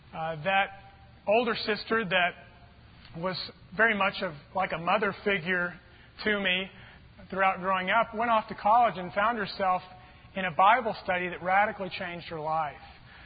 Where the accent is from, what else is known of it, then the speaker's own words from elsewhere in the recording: El Paso, Texas, United States; Now, you know, we grew up in El Paso. El Paso is that city, you know, way out west, 800 miles basically from here, amazingly enough.